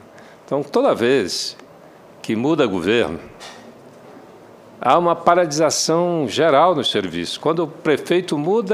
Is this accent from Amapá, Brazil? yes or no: yes; Amapá, Brazil; Eu moro no Amapá, eu sou do Amapá, e ali a gente faz fronteira com a Guiana Francesa.